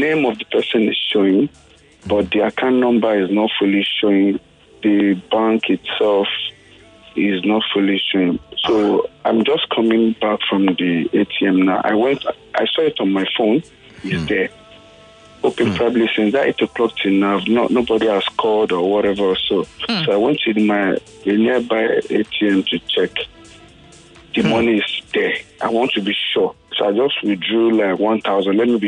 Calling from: Lekki, Lagos, Nigeria; Okay, I'm actually calling from Lekki here.

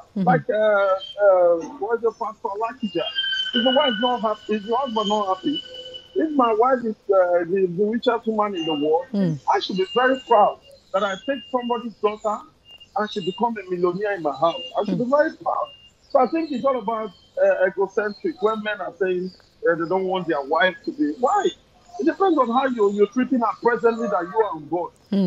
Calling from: Italy; Yeah, I'm calling from Italy.

